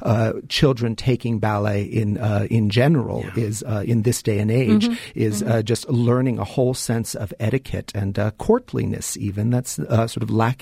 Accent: California, United States; Although I grew up on Lou Christensen's in the San Francisco Bay Area

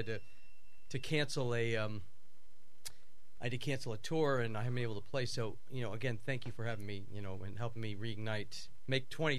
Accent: United States; You know, being an American, they just love American music over there.

